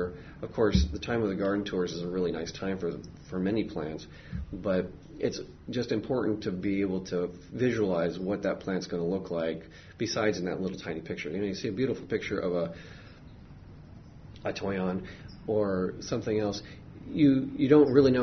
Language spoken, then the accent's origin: English; Washington, United States; moved away; I'm from Washington State, so when I moved down here, it was a completely different situation.